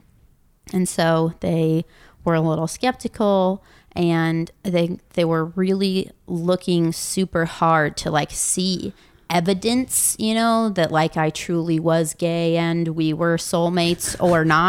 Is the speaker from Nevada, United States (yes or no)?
no; Indiana, United States